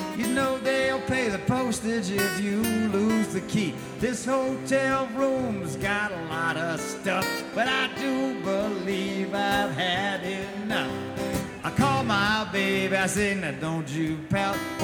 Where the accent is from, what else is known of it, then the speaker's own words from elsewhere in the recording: Mississippi, United States; But we're both from Mississippi, and two Mississippians and a beach ball is about all you want to handle back there.